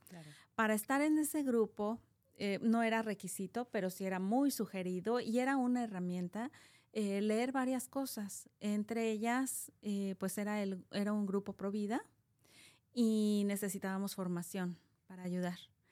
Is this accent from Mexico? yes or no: yes; Mexico; Yo vengo de México. En México tengo dos hijos, ya son adultos, jóvenes.